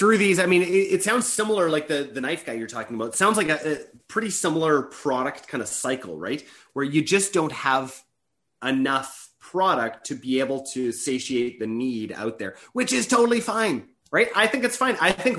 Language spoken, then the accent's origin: English; Canada; I don't like the false scarcity, especially as a Canadian.